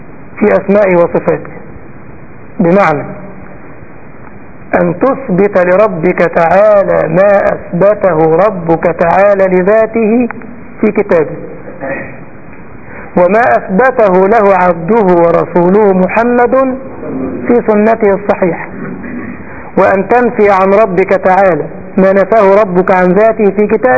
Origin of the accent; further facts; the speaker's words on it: Egypt; ما عندنا في مصر كده يقول لك على قد فلوس